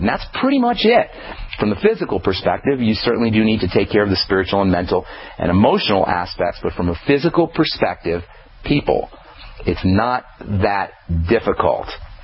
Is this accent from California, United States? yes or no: no; New York, United States; When I was growing up in New York, there's lots of Puerto Rican restaurants in New York.